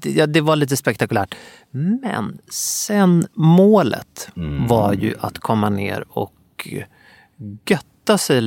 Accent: Stockholm, Stockholm County, Sweden; Och som stockholmare i min ålder så man har ju sett honom några gånger liksom.

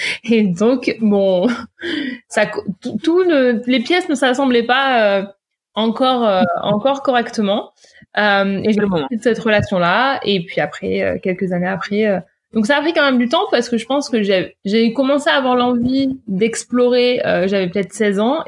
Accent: Auvergne-Rhône-Alpes, France; Alors, je suis ardéchoise, j'ai 32 ans.

